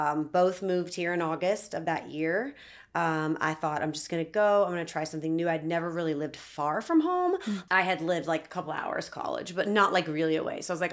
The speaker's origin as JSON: {"language": "English", "town": "Harrisburg", "region": "North Carolina", "country": "United States", "tie": "born or raised there", "lives_now": "Indianapolis, United States", "said": "I grew up actually in North Carolina, in Charlotte, in a small town right outside of Charlotte, North Carolina, called Harrisburg. My parents are still there."}